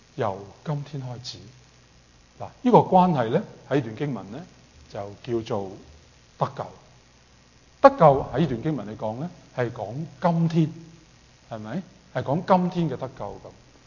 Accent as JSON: {"language": "Cantonese", "country": "China", "said": "類似我哋中國人應該咧係好似都係清明時節"}